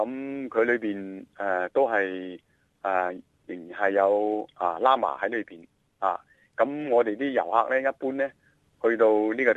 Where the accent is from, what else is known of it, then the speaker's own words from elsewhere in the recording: Guangdong, China; 特别我哋广东人咁啊，更加讲究呢啲汤水啊、啲瓜菜啊